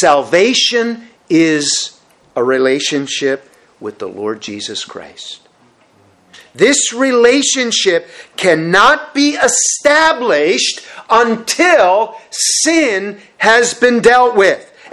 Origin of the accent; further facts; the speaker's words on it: Red Bay, Newfoundland and Labrador, Canada; I grew up in Red Bay, Labrador. I think I've said that a number of times. Well, as a child, growing up in Red Bay, just a little fishing village of about 300 people